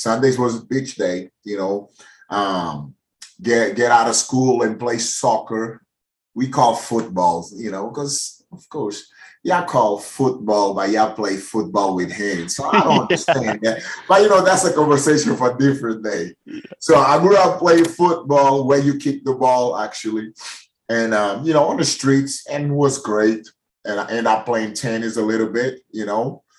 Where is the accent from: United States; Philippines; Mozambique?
Mozambique; Maputo, Maputo City; I grew up in Maputo, Mozambique. It's a coastal country, you know. So we have the Indian Ocean over there.